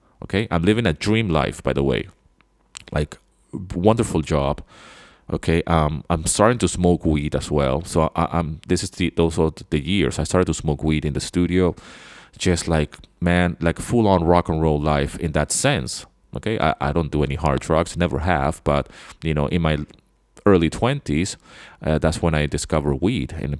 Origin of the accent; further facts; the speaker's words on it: Venezuela; also born or lived in London, United Kingdom; when people ask me, where are you from? I say I'm from Venezuela because that's where I grew up. That's where my heritage is from. Okay. But I was born in London, in the UK.